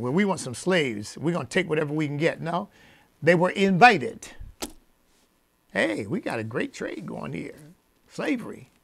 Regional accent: United States; because I'm an American. My flag gets my first respect.

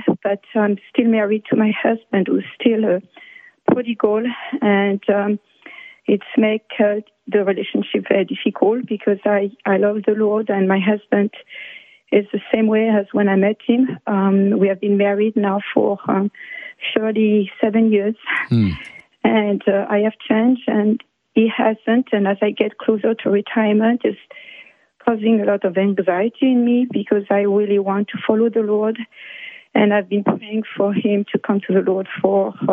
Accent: France; now in United States; I grew up in France and in a Christian home

